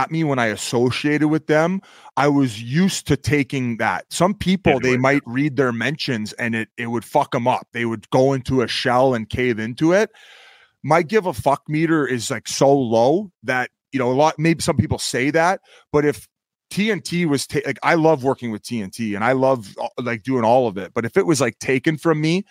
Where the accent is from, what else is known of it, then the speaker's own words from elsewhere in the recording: Canada; I'm a Canadian